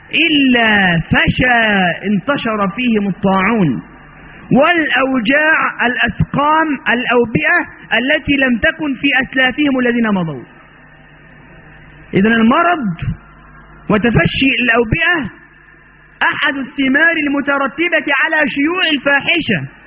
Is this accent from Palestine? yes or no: no; Egypt; لكن عندنا في مصر